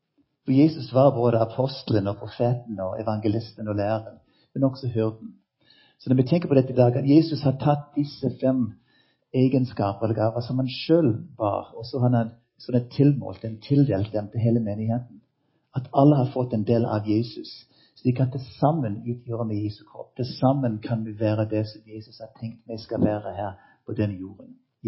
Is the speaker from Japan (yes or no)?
yes; Japan; Norwegian is a second language; moved away as an adult; also born or lived in United States; now in Norway; Jeg er født i Japan, faktisk av amerikanske misjonærforeldre. Vokste opp i Japan og i USA. Kom til Norge da jeg var 22 år for å jobbe som musiker i symfoniorkestret i Stavanger.